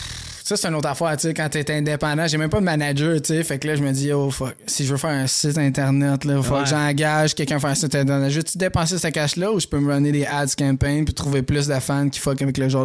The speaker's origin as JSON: {"language": "French", "region": "Quebec", "country": "Canada", "said": "Je viens pas juste du Québec, genre, je suis un enfant de l'univers comme toutes les autres personnes"}